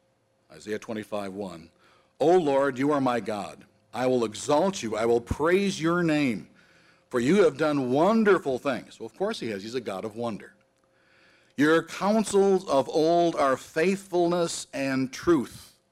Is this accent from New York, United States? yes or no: no; Detroit, Michigan, United States; now in Chicago, United States; Now, maybe it's because I'm from Detroit. You don't go walking around Detroit at nighttime in the cool of the evening.